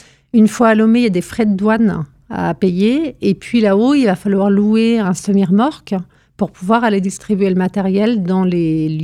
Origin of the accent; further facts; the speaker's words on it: Saint-Ouen, France; Alors moi, j'ai grandi effectivement dans le Saint-Ouen, un tout petit village de 200 habitants. Je viens d'un milieu populaire français, milieu ouvrier.